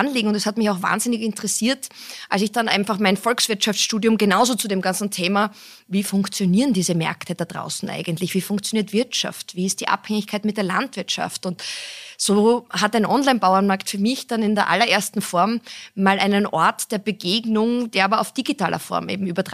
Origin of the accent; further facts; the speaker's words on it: Styria, Austria; Und ich bin selber in der Steiermark aufgewachsen und habe dadurch einfach auch sehr viel Nähe zu diesen ländlichen Produzenten immer gehabt, eigentlich von Kind weg.